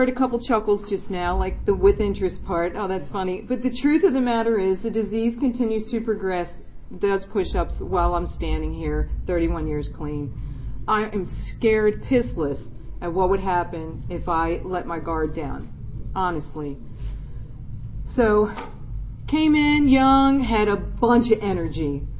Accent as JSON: {"language": "English", "town": "Glen Burnie", "region": "Maryland", "country": "United States", "said": "whatever you called it in your neighborhood, but I'm from Glen Burnie and we called it green."}